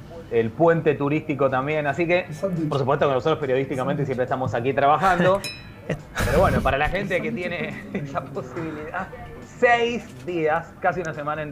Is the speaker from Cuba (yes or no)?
no; Argentina; como argentino yo era muy pequeño, pero me acuerdo de ello